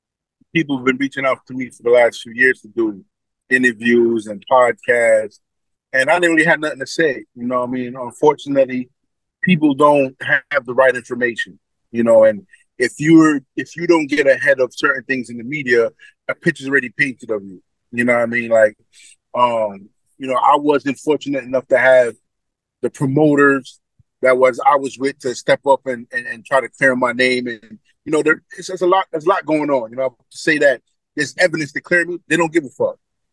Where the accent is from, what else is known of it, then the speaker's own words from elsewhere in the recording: Brooklyn, New York, United States; You know, I'm from Brooklyn, man. I take it on the chin. I bounce back.